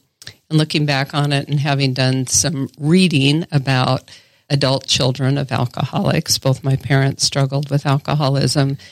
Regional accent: John Day, Oregon, United States; I think I was just a typical kid, I grew up in John Day, and really small town.

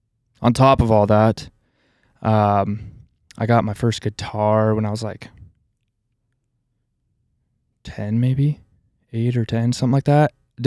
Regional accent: Idaho, United States; I think born and raised in Idaho.

